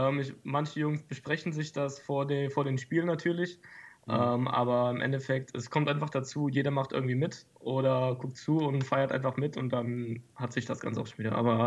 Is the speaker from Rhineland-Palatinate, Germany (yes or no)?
yes; Rhineland-Palatinate, Germany; ich komme aus Rheinland-Pfalz.